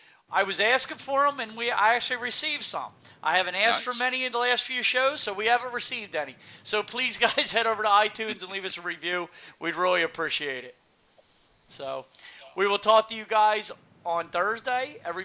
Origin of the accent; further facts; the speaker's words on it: United States; And I'm American Indian, so that's why I can speak off my high horse, and it drives me nuts.